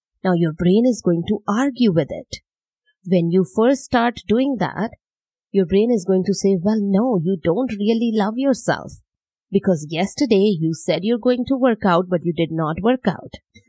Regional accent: India; English is a second language; growing up in India

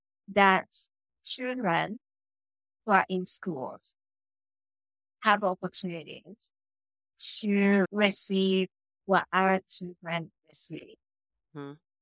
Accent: Japan; So I grew up in Japan.

